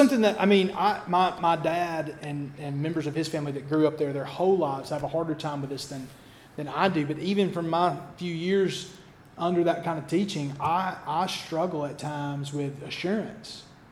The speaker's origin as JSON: {"language": "English", "town": "Double Bridges", "region": "Alabama", "country": "United States", "said": "And I'm from Double Bridges, Alabama. There's a bridge down the road right there."}